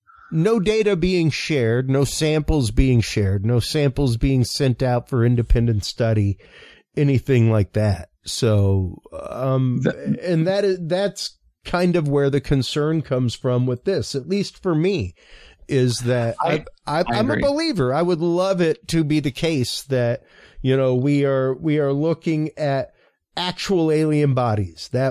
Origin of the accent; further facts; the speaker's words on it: Houston, Texas, United States; I'm from Houston. I've been to NASA to Johnson Space Center.